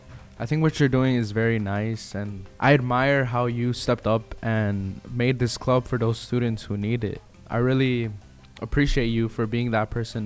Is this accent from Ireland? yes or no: no; Mexico; Oh, me too. I'm also from Mexico.